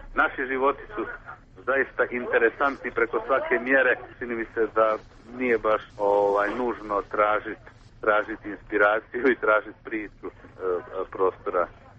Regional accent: Sarajevo, Federation of Bosnia and Herzegovina, Bosnia & Herzegovina; moved away; ja sam odlaskom iz Sarajeva zapravo manje više izgubio mjesto koje bi mogao uopće nazvati

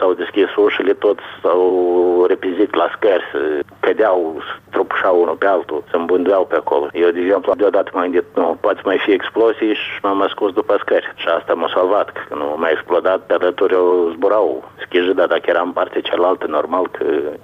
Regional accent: Moldova

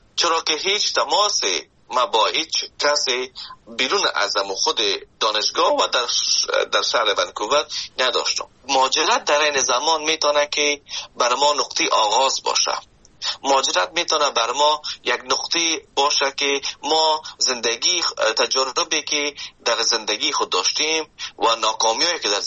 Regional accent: Afghanistan; now in Canada; من از افغانستان به کانادا آمدم

